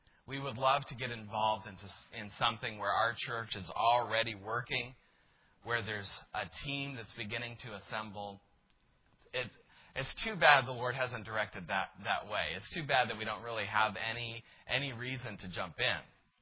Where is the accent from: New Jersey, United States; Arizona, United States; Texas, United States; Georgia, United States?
Texas, United States; El Paso; I came originally from El Paso, Texas.